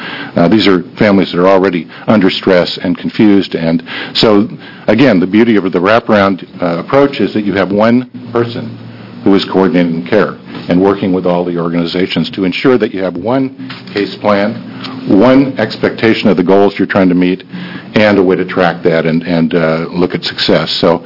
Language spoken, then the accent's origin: English; Eugene, Oregon, United States; And having worked in the field and being born and raised in Eugene, actually, and worked in this for about 38 years